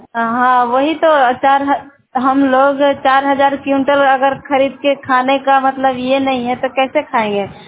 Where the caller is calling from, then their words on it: Bhadaur, Bihar, India; मैं मिसौड़ा पंचायत से बोल रही हूँ। मेरा गांव का नाम भदौर है और थाना नवादा है और प्रखंड नारदीगंज है।